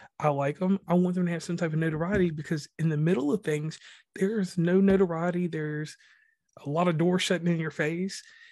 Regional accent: Mid-Atlantic, United States; I am from the Mid-Atlantic, but I'm from the country. So sometimes when I talk, I sound like an auctioneer instead of a mountaineer.

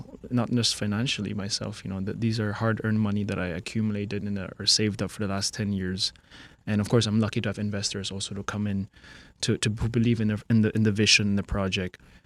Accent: Hong Kong; moved away as an adult; now in Philippines; growing up in Hong Kong, I'm comfortable.

